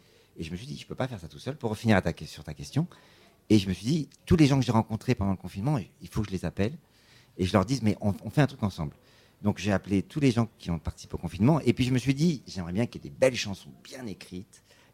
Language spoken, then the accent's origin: French; Nogent-le-Rotrou, Centre-Val de Loire, France; Donc, on est deux de Nogent-le-Retrou, mais on est plus à Eure-et-Loir.